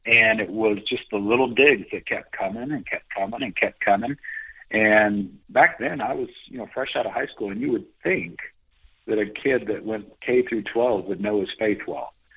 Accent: Kansas City, Missouri, United States; And I grew up in Kansas City and very blue collar, very, you know, I don't want to say a Catholic oriented city, but it is, and never had to defend myself much.

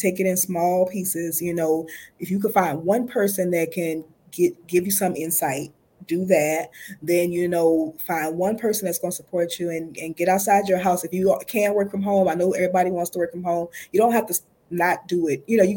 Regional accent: New Orleans, Louisiana, United States; I'm originally from New Orleans, so my plan is to be able to set up a little base there

